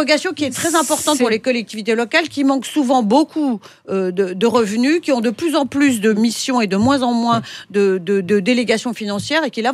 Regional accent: France; nous sommes français aujourd'hui autour de ce micro.

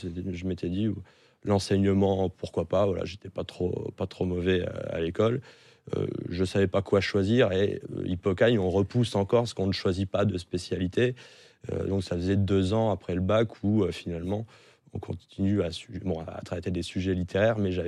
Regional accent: Auxerre, Bourgogne-Franche-Comté, France; born there; mon père est né à la ferme, mais moi je suis né à Auxerre, donc en ville.

